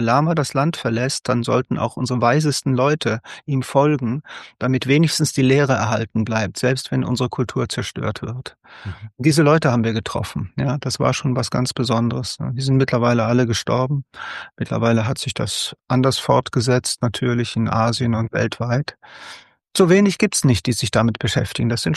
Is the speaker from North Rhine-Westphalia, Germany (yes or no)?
yes; Cologne, North Rhine-Westphalia, Germany; now in Eifel, Germany; Und dann 1981, da bin ich wieder zurück nach Köln, was eigentlich meine Heimatstadt ist.